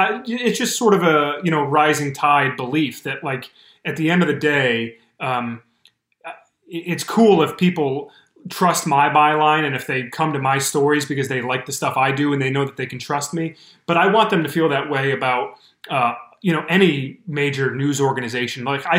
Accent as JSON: {"language": "English", "town": "Detroit", "region": "Michigan", "country": "United States", "tie": "born or raised there", "said": "because I grew up every day in Metro Detroit and came downstairs to my breakfast table and there was a copy of the Detroit News and a copy of the Detroit Free Press."}